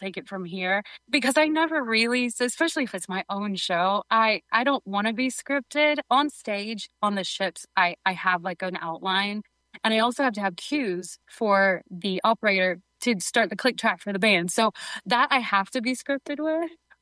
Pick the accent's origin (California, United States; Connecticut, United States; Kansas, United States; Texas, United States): Texas, United States; Dallas; I'm from Dallas originally